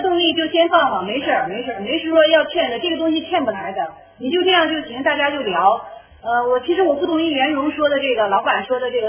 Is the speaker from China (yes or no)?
yes; China; 作为一个中国人，每个人都应该看六祖坛经。